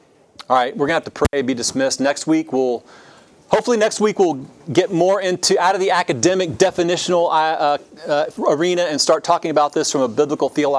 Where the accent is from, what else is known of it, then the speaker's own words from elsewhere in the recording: Georgia, United States; there's tentacles there that I grew up in South Georgia that draw all the way back to this.